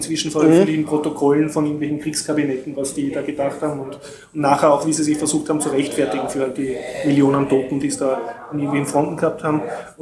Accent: Austria; Als Österreicher ist relativ unbefriedigend zu lesen

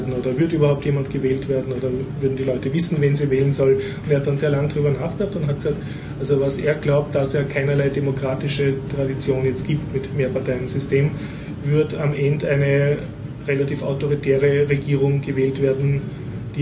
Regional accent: Vienna, Austria; und bin als Wiener endlich wieder mal in ein Wiener Kaffeehaus gegangen

